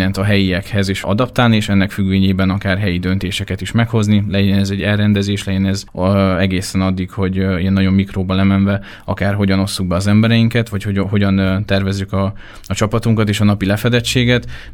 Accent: Békéscsaba, Békés, Hungary; born there; Én Békés Csabán születtem, és igazából a nyaraim tetemes részét itt töltöttem, és egy abszolút otthonos közegnek tartottam

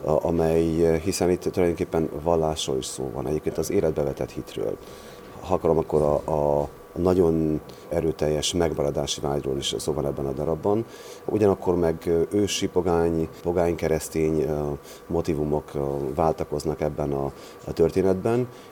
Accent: Transylvania, Romania; ő is székely, én is végmeddig székely vagyok.

